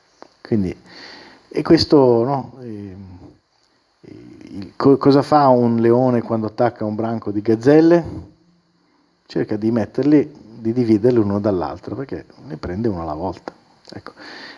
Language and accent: Italian; Ticino, Switzerland; Sappiamo che una statistica in Ticino, cioè da dove vengo io